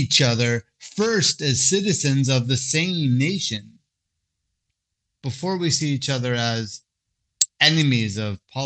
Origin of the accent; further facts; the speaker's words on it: Turkey; I'm the hippie from Turkey.